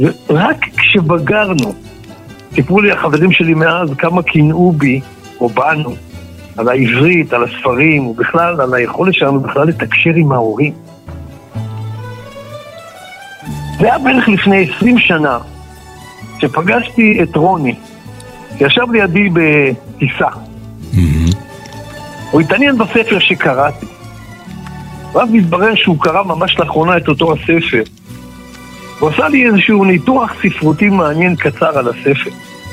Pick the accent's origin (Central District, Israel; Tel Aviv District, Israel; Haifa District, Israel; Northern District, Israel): Central District, Israel; גרנו בכפר ערבי נטוש ליד תל אביב, שלימים הפך להיות עיירת עולים, בליל של שפות ומנהגים. ובניגוד למשפחות של חברים שלי, הוריי היו ותיקים בארץ, אז אצלנו בבית דיברו עברית וקראו ספרים.